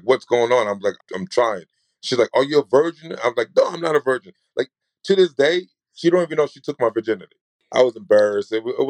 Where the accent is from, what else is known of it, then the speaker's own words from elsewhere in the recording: New York, United States; So I'm from New York, right?